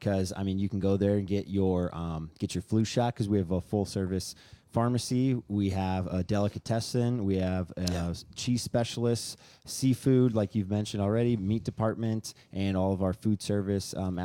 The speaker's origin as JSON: {"language": "English", "town": "Cedar Rapids", "region": "Iowa", "country": "United States", "said": "I'm from Cedar Rapids, Iowa"}